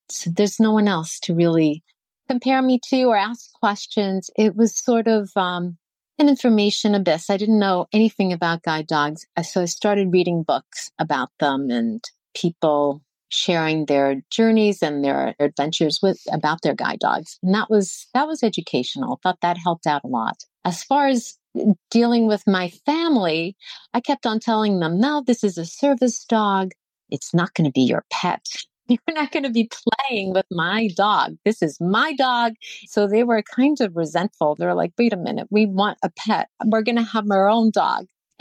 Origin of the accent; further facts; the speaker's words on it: New Jersey, United States; We came back in late September to my hometown, and we have no sidewalks. We have to walk the street close to the curb. And as you would imagine, in rural New Jersey, we have many trees